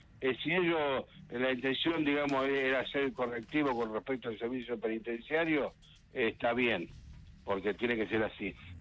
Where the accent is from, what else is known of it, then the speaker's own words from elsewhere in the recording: Rosario, Santa Fe, Argentina; como rosarino, como trabajador rosarino, como un tipo que estuvo 30 años arriba de un taxi recorriendo toda la ciudad